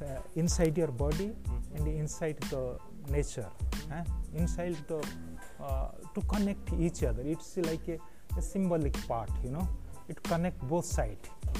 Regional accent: Dhenkanal, Odisha, India; Basically, I'm from Odisha, Bhubaneswar, Dhinkanal. My village name is Nelupi.

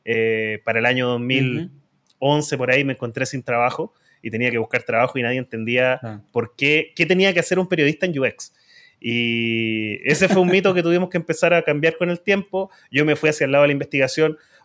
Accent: Concepción, Biobío, Chile; now in Santiago, Chile; soy chileno, de Concepción, pero vivo en Santiago

